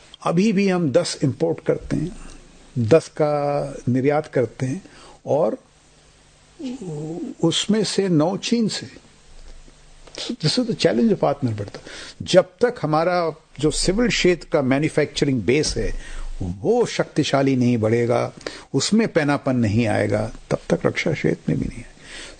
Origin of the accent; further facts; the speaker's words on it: Bhadravas, Uttar Pradesh, India; मैं एक जिस गांव से हूँ भद्रवास कानपुर जिले में, वहाँ पे जब मैं आई वॉज यंग